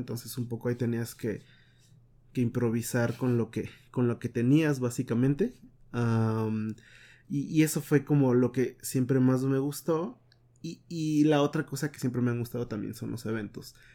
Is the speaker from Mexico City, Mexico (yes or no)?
no; Texcoco, State of Mexico, Mexico; No, en realidad yo soy de Texcoco, estaba en México.